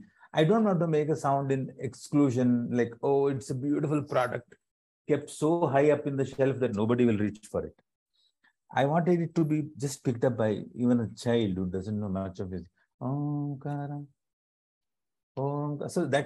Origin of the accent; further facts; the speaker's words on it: Varanasi, Uttar Pradesh, India; I come from Benares, you know, like, when I go to any temple and I tell that priest that I'm from Benares, that the priest does namaskar to me first